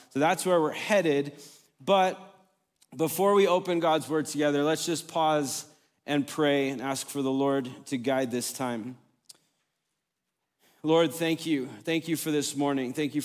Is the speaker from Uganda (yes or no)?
yes; Uganda; also born or lived in California; I was born in California, but raised on the mission field in Uganda, East Africa.